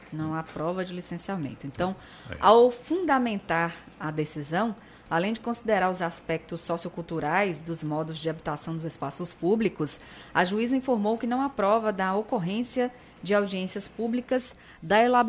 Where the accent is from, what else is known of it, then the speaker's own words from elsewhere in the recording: Brazil; Eu sou brasileira e a esperança aqui é forte.